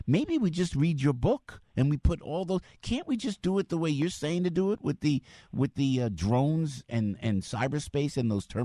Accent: United States; I liked it when I was watching from Italy, and I saw this unfold proudly, as a proud American

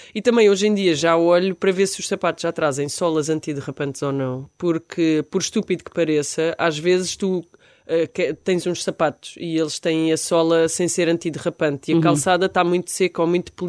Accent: Santiago do Escoural, Évora, Portugal; also born or lived in Beja; Eu nasci em Beja e depois, antes, na pré-adolescência, fui viver para Santiago dos Coral.

